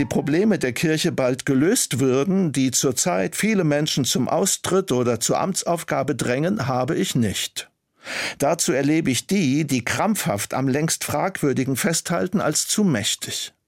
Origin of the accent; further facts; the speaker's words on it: Germany; Das ist für mich wie mit Deutschland, meinem Vaterland und meiner Muttersprache.